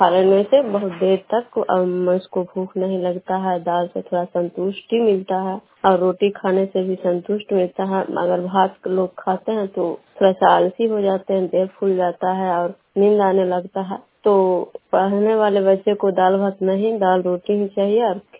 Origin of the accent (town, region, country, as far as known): Bishnupur, Bihar, India